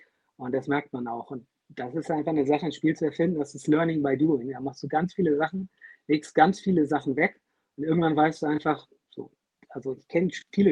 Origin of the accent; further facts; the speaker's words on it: Kiel, Schleswig-Holstein, Germany; ich habe in Kiel, ich bin geborener Kieler, ich bin auch aufgewachsen, groß geworden und habe auch an der dortigen Universität studiert